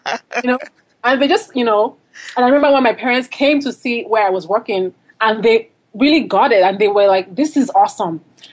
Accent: Lagos, Nigeria; Yeah, so I'm from Lagos. I grew up in Lagos, and I just left to go to school.

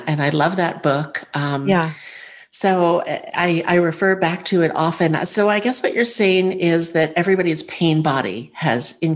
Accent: New York, United States; now in Florida, United States; because I'm a New Yorker and I like to see what's going on. But I live in the state of Florida

